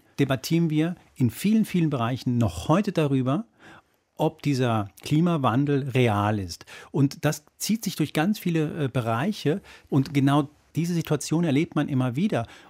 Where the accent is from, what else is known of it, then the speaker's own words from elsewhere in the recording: Spain; seit neuestem auch aus meinem Heimatland Spanien